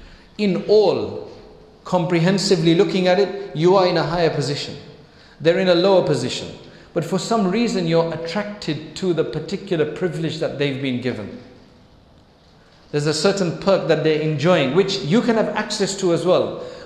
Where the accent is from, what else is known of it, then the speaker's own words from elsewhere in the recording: United Kingdom; so we are British of Indian heritage